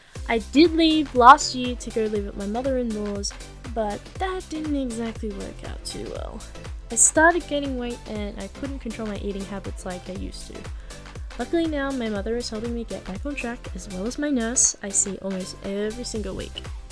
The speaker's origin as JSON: {"language": "English", "country": "Australia", "tie": "born or raised there", "said": "I am Australian. Of course, I'm Australian, can't you hear my accent? I was born and raised here by both my Australian parents, and I'm not ashamed to pronounce my country as my home."}